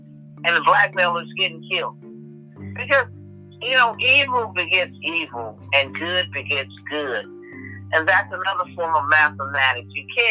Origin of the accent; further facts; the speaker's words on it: New York, United States; I'm from New York